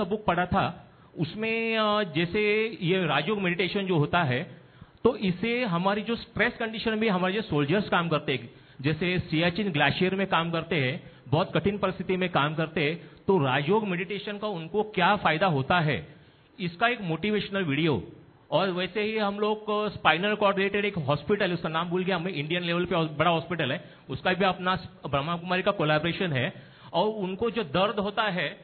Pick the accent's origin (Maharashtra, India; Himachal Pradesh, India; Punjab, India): Maharashtra, India; Kalyan; और मैं कल्याण महाराष्ट्र से बिलोंग करता हूँ। अलका दीदी जी के सेंटर से मैं बिलोंग करता हूँ और उनकी पालना में हूँ। और ये मेरा तीसरा साल है ब्रह्मा कुमारी से जुड़ा हूँ मैं, 3 साल हो गए।